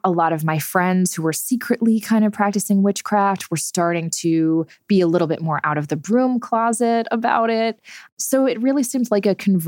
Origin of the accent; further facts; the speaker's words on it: New Jersey, United States; And we would come into New York City. I grew up in New Jersey, so didn't live too far away.